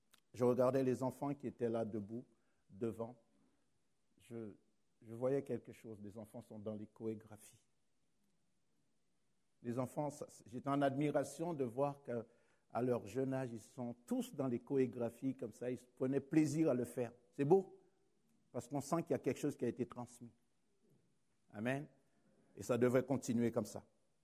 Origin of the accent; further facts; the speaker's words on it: Paris, Île-de-France, France; Donc, je viens de Paris, dans la région parisienne.